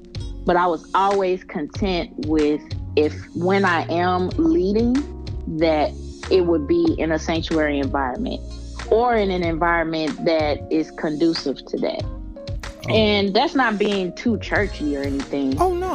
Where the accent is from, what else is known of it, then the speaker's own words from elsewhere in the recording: Tulsa, Oklahoma, United States; moved away; as I was growing up in Tulsa, Oklahoma, when I came to Dallas, there were some people that were already, you know, on the music scene